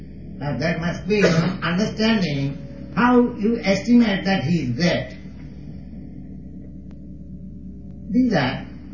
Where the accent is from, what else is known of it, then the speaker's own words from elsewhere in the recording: India; Why? I am an Indian, I am a foreigner. 2 or 3 years ago, I was not known to them.